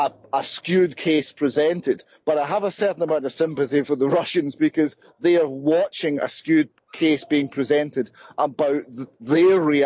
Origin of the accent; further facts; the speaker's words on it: United Kingdom; this has been used as a way of making people in Britain ashamed of being British, of removing our identity, that's an attack on us as a people.